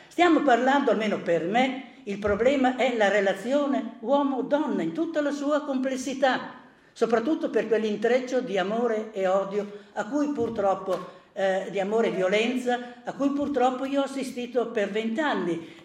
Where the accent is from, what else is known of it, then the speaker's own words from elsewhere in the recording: Emilia-Romagna, Italy; io sono cresciuto in Romagna, un paese di sinistra, partiti comunisti, eccetera